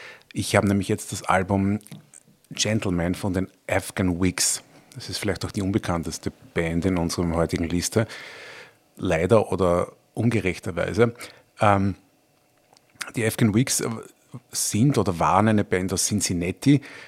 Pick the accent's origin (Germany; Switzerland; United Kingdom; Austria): Austria; Vienna; Also würde man bei uns in Wien sagen, er ist ein Potschochter.